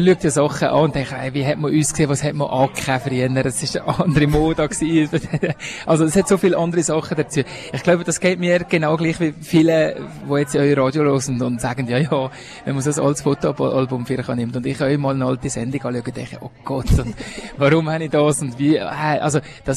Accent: Bern, Switzerland; now in Zurich, Switzerland; ich fühle mich total als Walliser. Meine Familie, meine Wurzeln, das ist alles Wallis. Bin aber zu Bären aufgewachsen

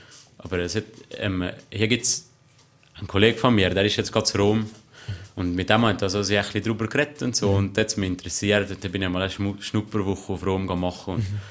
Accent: Switzerland; ich bin sicher stolz darauf, als Schweizer, und dass nur wir Schweizer da oben in den Garten gehen können

